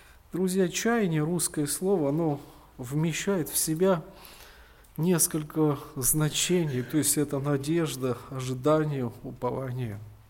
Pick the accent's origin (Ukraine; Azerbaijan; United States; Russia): United States; Lakeville, Minnesota; я из Миннесоты, штат Миннесота, город Лейквилл. У меня 6 детей.